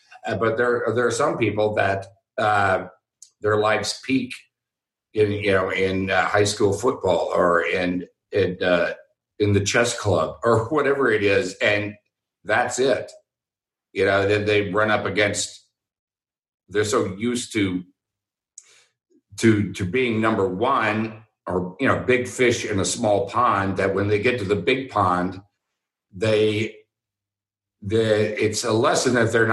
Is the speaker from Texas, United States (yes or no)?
yes; Texas, United States; Because I grew up in Texas, and it was just, that's what you did.